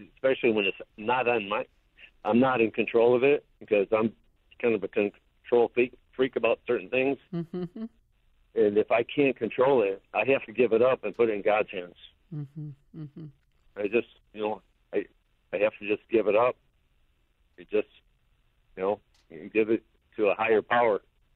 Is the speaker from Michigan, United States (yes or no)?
yes; Michigan, United States; Well, I'm a water person. I was born and raised in Michigan